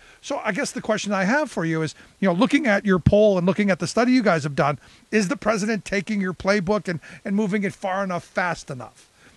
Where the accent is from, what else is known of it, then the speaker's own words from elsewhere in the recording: Cleveland, Ohio, United States; I grew up in Cleveland, another place hammered by it.